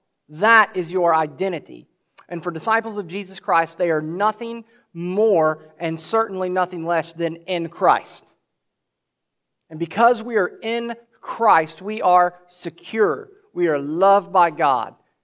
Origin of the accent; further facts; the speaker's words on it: United States; I can rightly say that I'm a citizen of the United States. I'm an American.